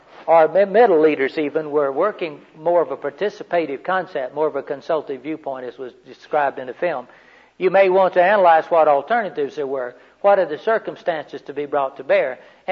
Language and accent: English; Florida, United States; I mean, no, I'm from the main part of Florida. But even us slow-talking country boys